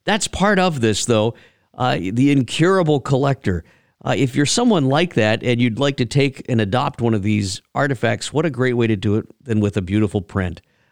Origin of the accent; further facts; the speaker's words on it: Harlingen, Texas, United States; growing up around the Commemorative Air Force down in Harlingen back in the day, Archie Donahue flew in the air show.